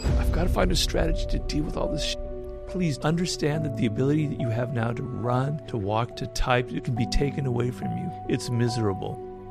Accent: Los Angeles, California, United States; Well, I grew up here in Los Angeles, not far from where we are, in a neighborhood called Baldwin Hills, and then we moved to another neighborhood.

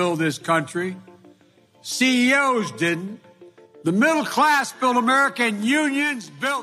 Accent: Scranton, Pennsylvania, United States; I see the world from where I grew up in Scranton.

